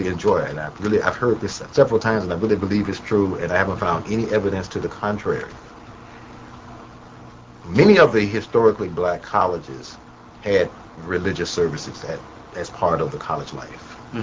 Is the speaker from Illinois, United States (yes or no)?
no; Montgomery, Alabama, United States; because I grew up in Montgomery, and it's only, you know, a few minutes from Tuskegee.